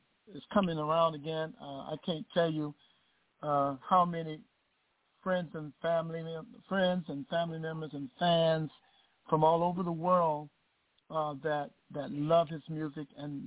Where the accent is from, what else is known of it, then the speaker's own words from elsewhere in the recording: Las Vegas, Nevada, United States; I'm from Las Vegas